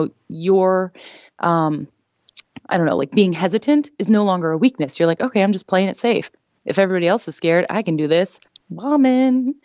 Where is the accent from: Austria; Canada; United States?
United States; which is a very tricky thing to do as an American woman because we have so many qualified women